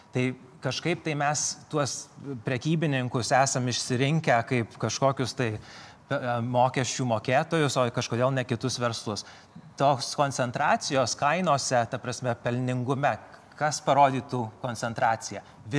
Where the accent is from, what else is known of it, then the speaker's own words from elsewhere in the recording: Vilnius, Vilnius County, Lithuania; aš iš Karoliniškių, ten daug pensininkų, ten yra ir Norfa, ir Maxima, ir Lidlas